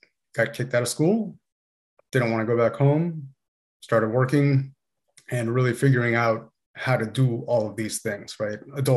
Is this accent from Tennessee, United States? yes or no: no; Miami, Florida, United States; now in San Francisco, United States; I, you know, went from my hometown in Miami out to Boston. Was able to live in New York for just kind of like a gap year.